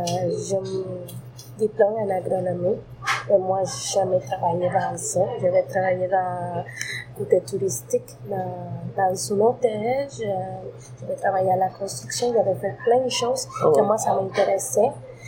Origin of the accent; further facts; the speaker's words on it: Villahermosa, Tabasco, Mexico; French is a second language; now in Canada; Moi, je viens de Villahermosa, Tabasco, Mexique. C'est au sud de Mexique, à côté de la frontière avec Guatemala. C'est à côté de Campeche, Veracruz, Chiapas, Veracruz.